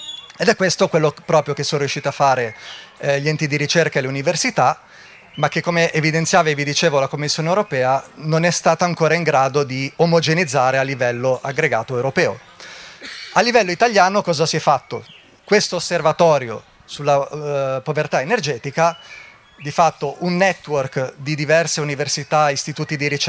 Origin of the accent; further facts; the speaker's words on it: Milan, Lombardy, Italy; Io poi sono milanese, ascoltatore della radio